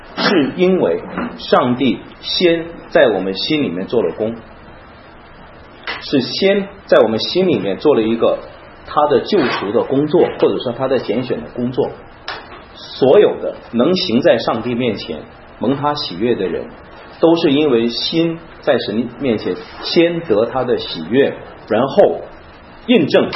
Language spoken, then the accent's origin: Chinese; China; 我们中国人不爱听这种话，你这是咒我的嘛，是吧？